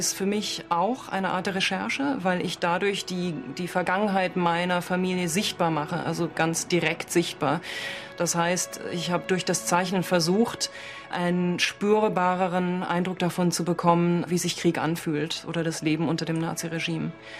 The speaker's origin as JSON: {"language": "German", "country": "Germany", "said": "dass ich als Deutsche auch immer Repräsentantin meines Landes und meiner Geschichte bin."}